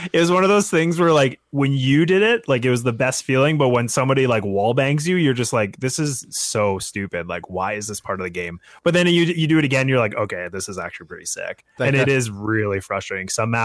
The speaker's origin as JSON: {"language": "English", "town": "Kelowna", "region": "British Columbia", "country": "Canada", "tie": "born or raised there", "said": "he's actually from my hometown in Kelowna, which is just outside of Vancouver, about 3.5-4 hours away."}